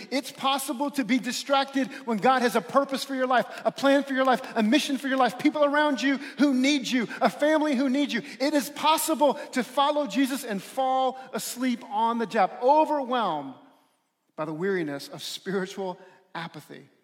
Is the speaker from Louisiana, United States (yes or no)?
yes; New Orleans, Louisiana, United States; I grew up in New Orleans.